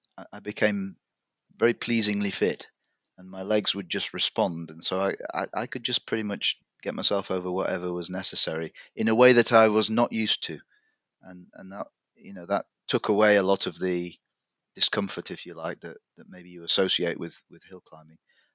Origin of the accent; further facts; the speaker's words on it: Yorkshire and the Humber, United Kingdom; I say this as a Yorkshireman